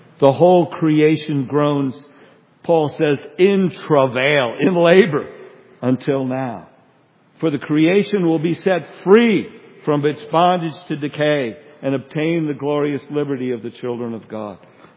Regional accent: New Jersey, United States; You know, I'm from New Jersey. I've told you that this morning.

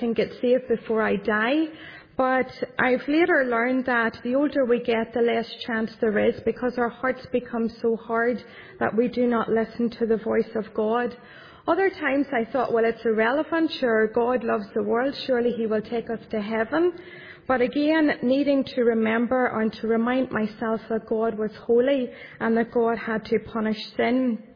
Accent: Caledon, Northern Ireland, United Kingdom; I don't come from the city or anywhere near the city. I come from County Tyrone, and I come from a little village called Caledon, not too far from the Monaghan border or the Armagh County as well. And I grew up in that little village.

